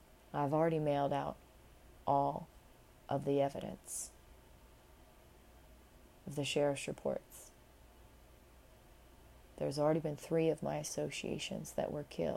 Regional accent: United States; born there; I know I am because I was born in America

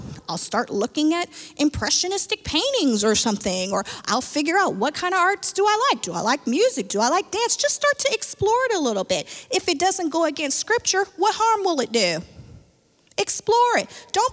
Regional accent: Columbus, Ohio, United States; I knew that about cows, and I'm from Columbus.

